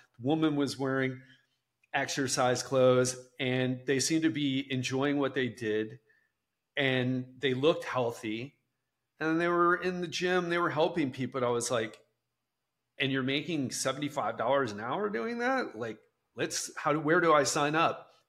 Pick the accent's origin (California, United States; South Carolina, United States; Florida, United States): Florida, United States; Miami; Redlands is south of Miami. So I grew up in Miami.